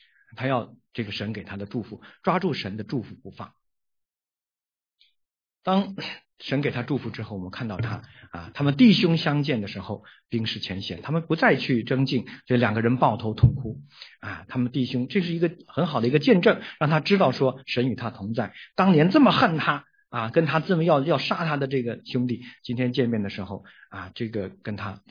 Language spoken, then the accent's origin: Chinese; South China, China; 我小的时候，我姥姥啊，其实是我外婆，我们本南方人叫外婆。